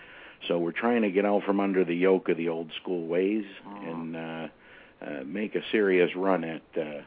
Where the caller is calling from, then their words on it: Greenbelt, Maryland, United States; Greenbelt, Maryland, just outside the nation's capital in Washington, D.C.